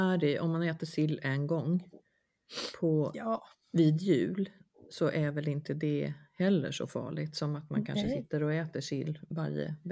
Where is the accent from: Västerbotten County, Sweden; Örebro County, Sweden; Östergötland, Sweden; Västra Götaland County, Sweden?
Västra Götaland County, Sweden; Jag är uppvuxen i Dalsland.